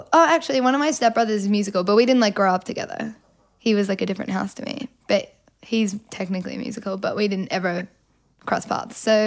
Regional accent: Melbourne, Victoria, Australia; Yes, I'm from Melbourne.

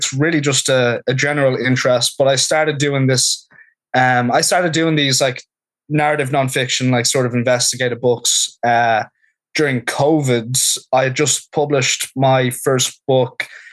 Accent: Dublin, Leinster, Ireland; moved away as an adult; also born or lived in Boston; now in Los Angeles, United States; I'm from Dublin. I'm from Finglas. And I've lived in the US now for about 9 years. Overall, I lived in Boston for 5, and I've been in LA for 3.5, nearly 4 years now.

